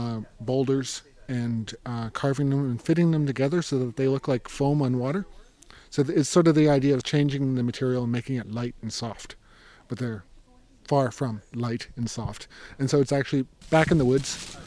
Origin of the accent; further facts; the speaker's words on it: Ontario, Canada; I'm an artist from Haliburton County, so just over that way.